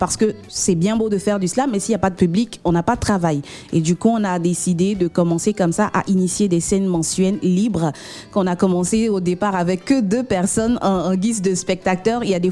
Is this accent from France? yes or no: no; Côte d’Ivoire